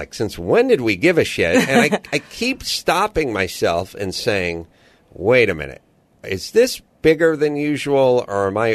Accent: United States; because I'm ugly American, I decided, oh, I got to watch the end of the Steelers game.

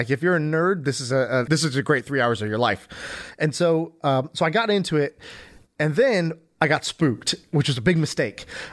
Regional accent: United States; And so, even me, I grew up in America, but I didn't do Boy Scouts

